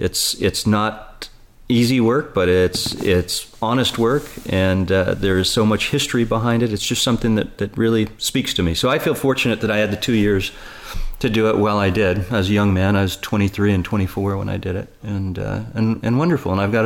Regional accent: California, United States; born there; I was born out here in California and born in a very middle-class family.

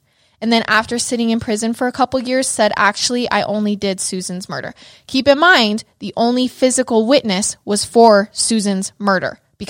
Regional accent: Idaho, United States; I will say growing up in Idaho, I did hear a lot more rumors about this case

